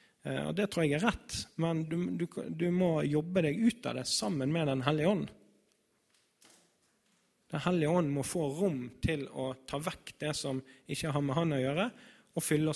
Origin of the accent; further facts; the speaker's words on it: Bergen, Vestland, Norway; born there; Jeg er født i Bergen av min mor og min far.